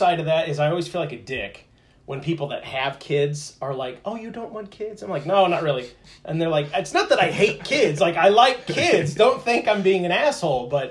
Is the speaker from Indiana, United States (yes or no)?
yes; Crawfordsville, Indiana, United States; Yeah, I grew up in Crawfordsville.